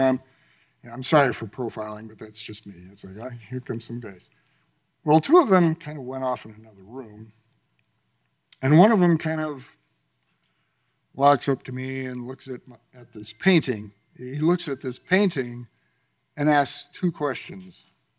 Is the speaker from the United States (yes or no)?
yes; Grand Rapids, Michigan, United States; it happens in my hometown, Grand Rapids, Michigan.